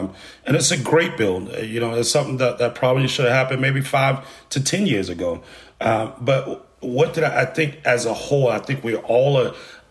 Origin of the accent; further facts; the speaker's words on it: Atlanta, Georgia, United States; I'm originally born and raised in East Atlanta and went to school as a child in the East Atlanta area and the Atlanta public school system.